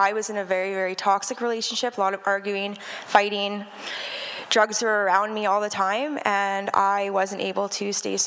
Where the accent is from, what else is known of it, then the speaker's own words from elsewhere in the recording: Medicine Hat, Alberta, Canada; I'm 32 years old, born and raised in Medicine Hat, Alberta. I wasn't raised in a Christian home.